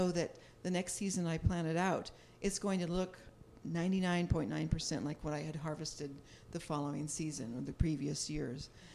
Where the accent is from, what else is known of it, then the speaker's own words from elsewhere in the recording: Napa, California, United States; decided I was ready to move back to my hometown of Napa, and did it.